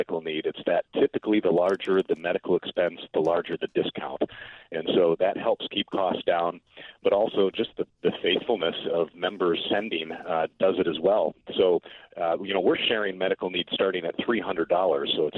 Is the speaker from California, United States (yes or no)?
no; Aurora, Illinois, United States; now in Peoria, United States; because I'm originally from Aurora